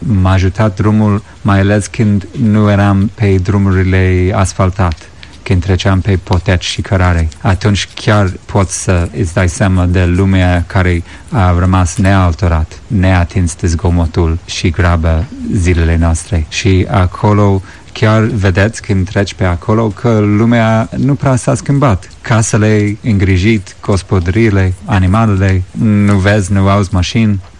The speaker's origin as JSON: {"language": "Romanian", "country": "Ireland", "tie": "born or raised there", "said": "Noi am crescut la oraș. Nopțile erau frumos, că eram mulți copii în casă. Suntem 10 copii și primele 10 ani ai mei am dormit într-o cameră cu celalți 4"}